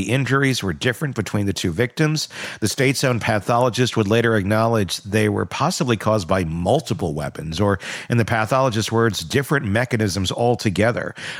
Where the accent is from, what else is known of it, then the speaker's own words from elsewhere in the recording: Wisconsin, United States; I grew up in Wisconsin, so I understand the, woo, it's 50 today